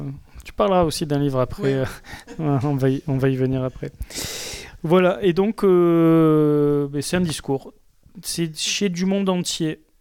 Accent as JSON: {"language": "French", "country": "France", "said": "nous, en tant que Français, on va lui dérouler le tapis rouge"}